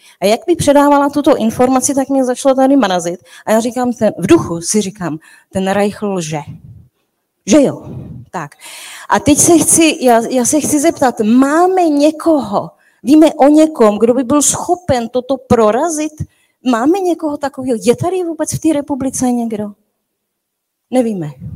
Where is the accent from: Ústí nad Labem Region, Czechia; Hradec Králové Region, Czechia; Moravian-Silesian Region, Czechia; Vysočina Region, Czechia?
Vysočina Region, Czechia; Jihlava; jsem z Jihlavy